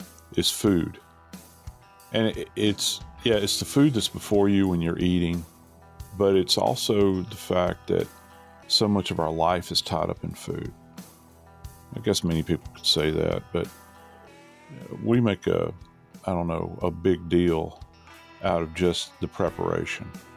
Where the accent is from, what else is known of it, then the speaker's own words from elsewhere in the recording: the South, United States; Being a Southerner, people will say, well, why do you continue to live in the South?